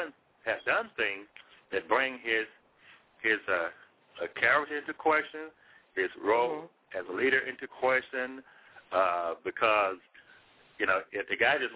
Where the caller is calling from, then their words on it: Memphis, Tennessee, United States; I'm calling from Memphis, Tennessee.